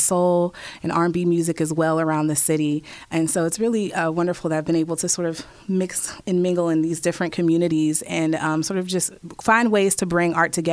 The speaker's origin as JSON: {"language": "English", "town": "Pittsburgh", "region": "Pennsylvania", "country": "United States", "tie": "born or raised there", "also_born_or_lived": "Maryland", "said": "Yes, I'm from Pittsburgh. My family is from here. I grew up in Homewood. I moved away to Maryland, D.C. area and moved back after undergrad."}